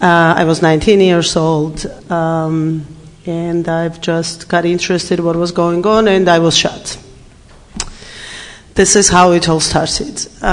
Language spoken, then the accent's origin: English; Georgia; English is a second language; As it was said, I'm from Georgia, and I was born in Soviet Union.